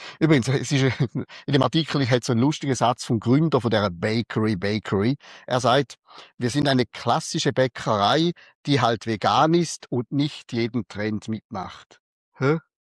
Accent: Switzerland; Meine, bei uns in der Schweiz hat es ja schon Puff gegeben, wird irgendwie herzige Würmli in den Äpfeln mal gezeigt, ist auf Plakat.

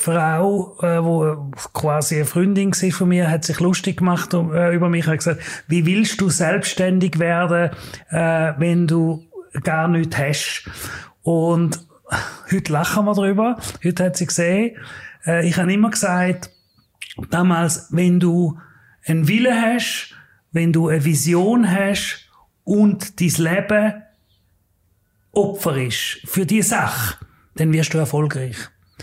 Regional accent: Kützlingen, Thurgau, Switzerland; also born or lived in United States; now in Zürich, Switzerland; Ich komme aus Kützlingen im Thurgau und habe es nach Zürich geschafft und ins Herzen von Zürich.

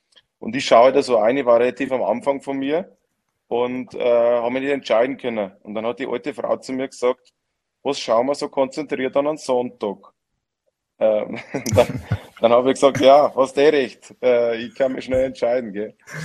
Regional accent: Bavaria, Germany; ich bin ein Bayer, gell, mein Freund.

